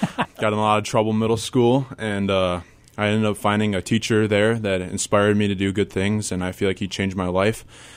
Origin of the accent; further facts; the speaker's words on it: Merrill, Wisconsin, United States; I am originally from Merrill, Wisconsin, which is like 40 minutes away from here, and I went to school at UW-Stevens Point.